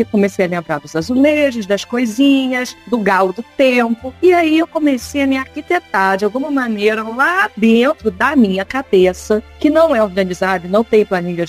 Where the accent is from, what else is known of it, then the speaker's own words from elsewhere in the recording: Rio de Janeiro, Brazil; now in Portugal; Não queria mais morar no Brasil. Ele é paulista, eu sou carioca.